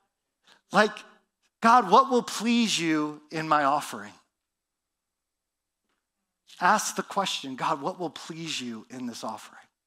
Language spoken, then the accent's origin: English; Spokane, Washington, United States; I grew up in Spokane. We had Value Village everywhere.